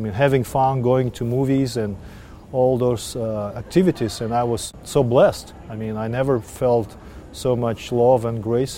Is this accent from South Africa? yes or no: no; Almaty, Kazakhstan; moved away as an adult; also born or lived in Moscow; now in -; I was born in Almaty, Kazakhstan, which at that time was part of the Soviet Union. I grew up there until I finished high school, and then I moved to Moscow to study at Technical University.